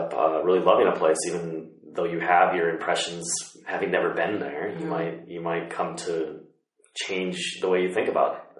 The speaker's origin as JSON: {"language": "English", "region": "Wisconsin", "country": "United States", "said": "I'm from Wisconsin, and just coming here in the summer, it's still just, I'm freezing."}